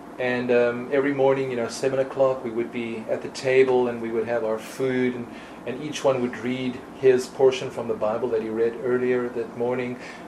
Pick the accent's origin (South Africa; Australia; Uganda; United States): South Africa; I was born in South Africa in 1971, so I was born like in the middle of the apartheid era